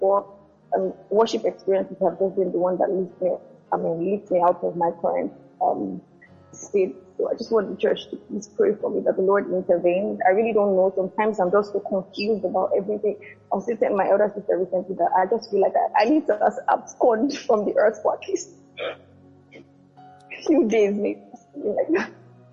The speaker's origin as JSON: {"language": "English", "country": "Nigeria", "moved": "yes", "said": "even before I relocated from Nigeria, this has been the case."}